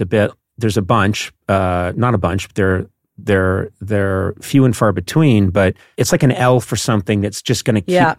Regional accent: Malibu, California, United States; I'm Dutch and I'm from Malibu.

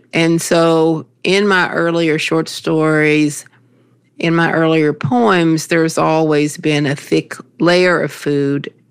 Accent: Appalachia, United States; So, for example, the greens that I grew up with in Appalachia were often kale, mustard, turnip greens.

